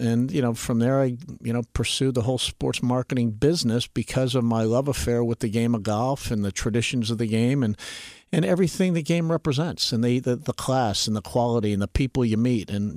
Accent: New York City, New York, United States; I grew up in New York City, right in the city.

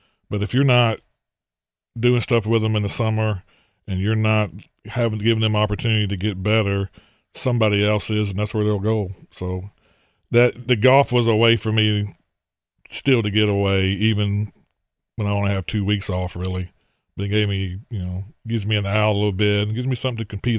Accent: Rose City, Arkansas, United States; But that's who we grew up together in Rose City and played baseball growing up together.

